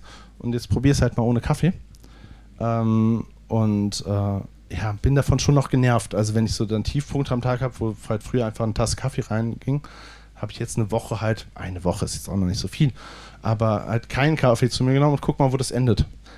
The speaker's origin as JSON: {"language": "German", "town": "Cologne", "region": "North Rhine-Westphalia", "country": "Germany", "said": "ich bin eine Kölsche Jung, ich komme aus Köln"}